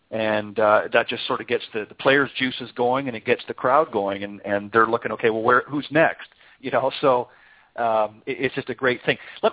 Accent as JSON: {"language": "English", "country": "Canada", "moved": "yes", "lives_now": "United States", "said": "I'm originally from Canada, and of course migrated south on a permanent basis here because I got tired of shoveling the snow."}